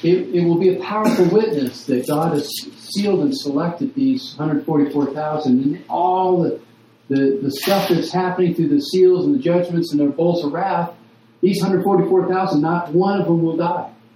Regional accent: United States; I don't even have a cell phone. I'm from America.

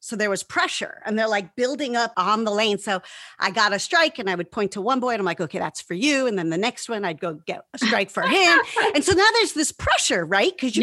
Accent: White Plains, New York, United States; And it was really something growing up in White Plains, New York, because I could walk anywhere.

